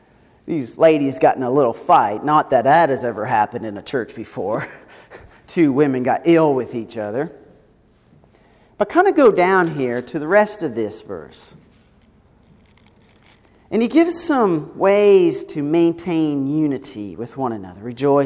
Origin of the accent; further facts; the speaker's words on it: Nova Scotia, Canada; I grew up in Nova Scotia, Canada as a heathen.